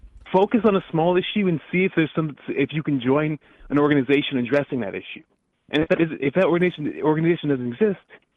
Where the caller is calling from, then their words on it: Queens, New York, United States; from Queens.